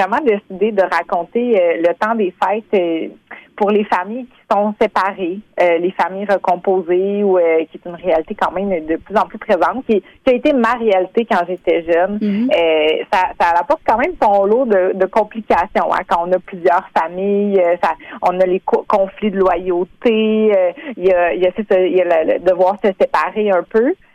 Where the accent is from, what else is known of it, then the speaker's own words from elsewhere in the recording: Baie-Comeau, Quebec, Canada; moi, je viens vraiment de Baie-Comeau. Mm-hmm. C'est ma ville natale.